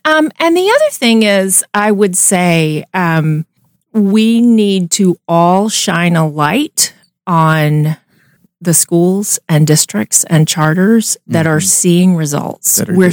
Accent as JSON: {"language": "English", "town": "Talladega", "region": "Alabama", "country": "United States", "said": "I am from Talladega, Alabama, which is the most Alabama one can be."}